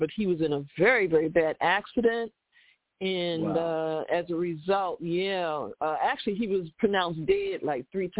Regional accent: Philadelphia, Pennsylvania, United States; You know, like, hey, I'm from Philly.

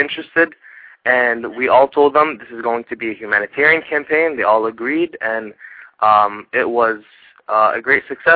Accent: United States; I would say I'm also Lebanese. I was born and raised in America, and I'm an American citizen.

